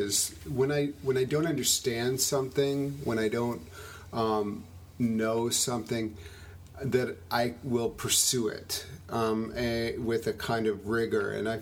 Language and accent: English; Madison, Wisconsin, United States; it informs a lot that I grew up in Madison, Wisconsin.